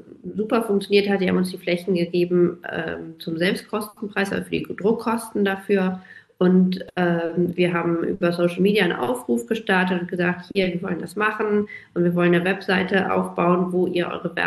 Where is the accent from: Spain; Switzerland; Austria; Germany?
Germany; Hamburg; Ich bin in Hamburg aufgewachsen